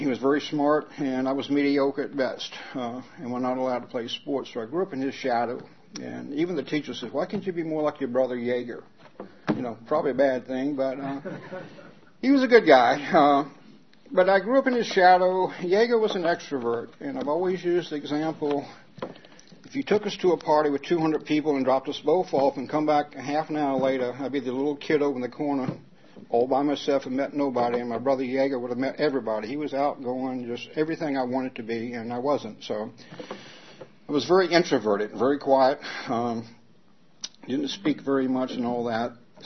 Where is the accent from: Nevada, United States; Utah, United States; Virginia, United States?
Virginia, United States; Wolftown; I grew up in Wolftown. I was born and raised there. That's not too far from here. I don't know if everybody's familiar with Wolftown toward Gray's Mill. I'm a farm boy from a large family, last of 10 kids.